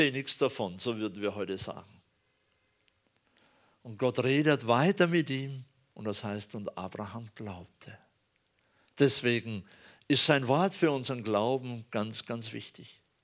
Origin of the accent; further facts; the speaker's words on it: Bavaria, Germany; Ich komme aus Bayern